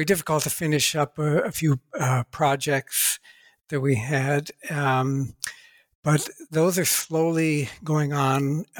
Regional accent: Ohio, United States; born or raised there

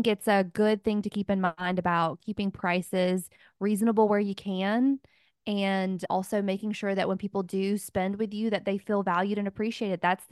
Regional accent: the South, United States; I've always said Temu, but I'm from the South, so I don't know.

